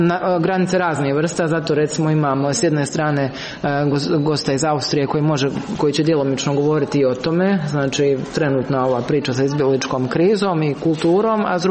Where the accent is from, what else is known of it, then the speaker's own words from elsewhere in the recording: Mostar, Federation of Bosnia and Herzegovina, Bosnia & Herzegovina; evo i kod nas u Mostaru, kao što znate